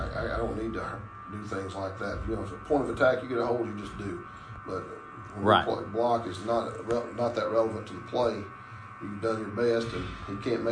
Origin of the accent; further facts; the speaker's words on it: Georgia, United States; And if we play up in Tryon, that's close to my hometown, so I think we'll get some pick up some Dade County fans on the way out of that ball game.